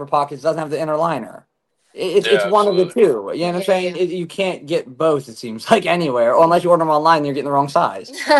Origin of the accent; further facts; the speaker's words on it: Philadelphia, Pennsylvania, United States; we're from Philadelphia, so we're producing a lot of clothes